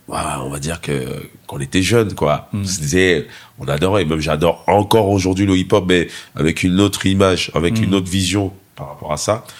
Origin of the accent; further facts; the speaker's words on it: Cameroon; born there; moi, je suis né au Cameroun, donc je suis français d'origine camerounaise. Je suis né au Cameroun